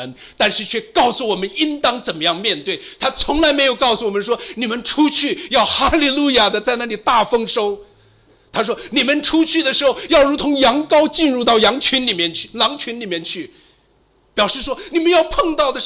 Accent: China; 我来自一个小的农村

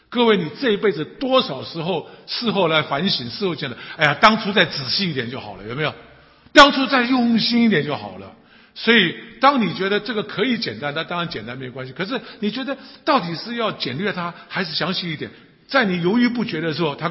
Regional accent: Taiwan; 我是台湾人，我们台湾人呢啊，很多人讲闽南语

